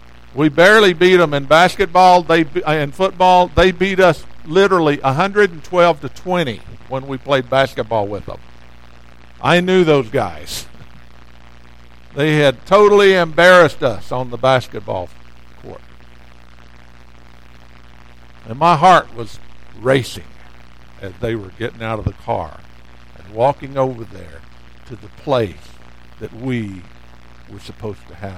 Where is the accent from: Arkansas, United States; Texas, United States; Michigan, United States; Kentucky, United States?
Texas, United States; Odessa; I was raised in Odessa, Texas. When I was growing up, I had four high schools in Odessa.